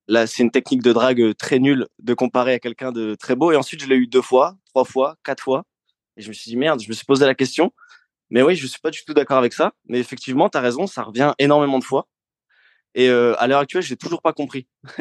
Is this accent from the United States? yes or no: no; Hauts-de-France, France; Moi, je suis de Hauts-de-France. Donc, j'habite un petit village qui s'appelle Glajon.